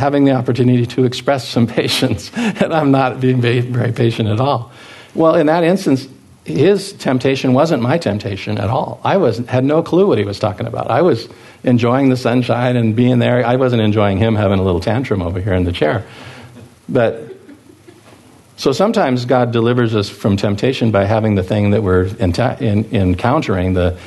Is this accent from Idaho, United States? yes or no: yes; Moscow, Idaho, United States; I'm from Moscow. We have the University of Idaho there. We have Washington State University.